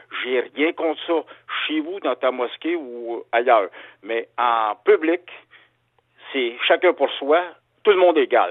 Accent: Quebec, Canada; nous, on est en tant que Québécois, on est toujours obligé de respecter leurs décisions.

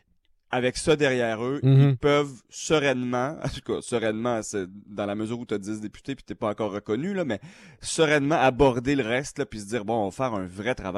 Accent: Ottawa, Ontario, Canada; born there; Bien, je suis né à Ottawa. Je suis né à l'hôpital Montfort.

